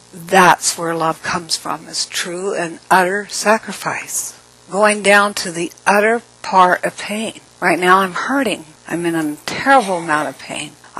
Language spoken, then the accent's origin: English; United States; I'm an American, please help me, come get me now.